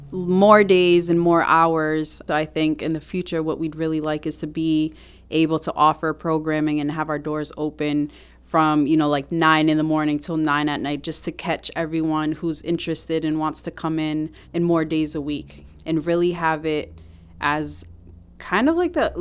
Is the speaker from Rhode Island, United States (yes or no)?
yes; Providence, Rhode Island, United States; both of our parents are immigrants, and we come, you know, we're from Providence. We grew up here our whole lives